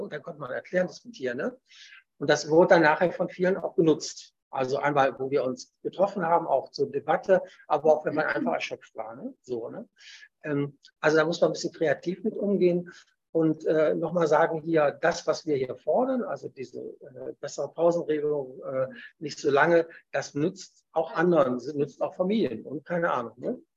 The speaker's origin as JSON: {"language": "German", "region": "North Rhine-Westphalia", "country": "Germany", "said": "Ich komme ja aus Nordrhein-Westfalen"}